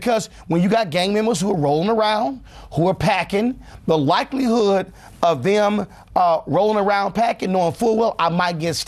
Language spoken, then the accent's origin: English; Houston, Texas, United States; Look, I grew up in Clinton Park in Houston, and there were relationships with our civic club, which my parents actually were co-founders, and also with police there as well.